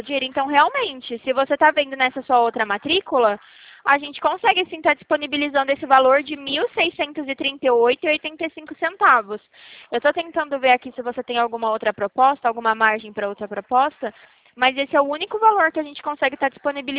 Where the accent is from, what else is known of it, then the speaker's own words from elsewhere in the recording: São Paulo, Brazil; Eu sou de São Paulo.